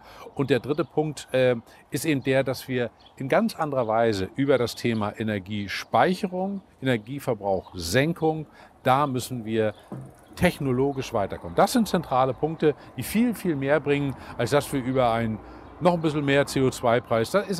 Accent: Mecklenburg-Vorpommern, Germany; Ich komme, wie gesagt, aus Mecklenburg-Vorpommern.

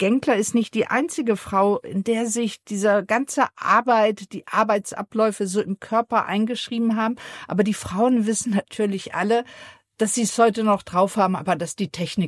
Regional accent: West Germany, Germany; Und ich muss ja sagen, ich komme ja aus dem Westen.

